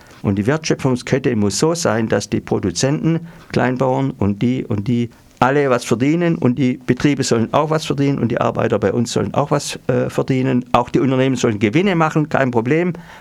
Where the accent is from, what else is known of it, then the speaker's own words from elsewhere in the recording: Schwäbisch Hall, Baden-Württemberg, Germany; in dieser meiner Heimatstadt Schwäbisch Hall